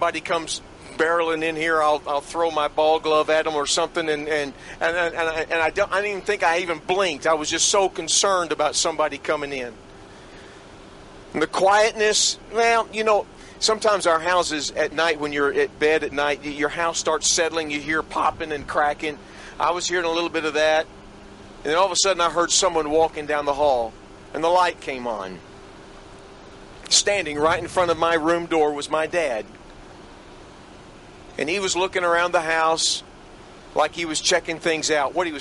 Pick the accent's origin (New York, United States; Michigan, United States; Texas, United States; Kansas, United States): Texas, United States; Garland; I grew up over there in Garland.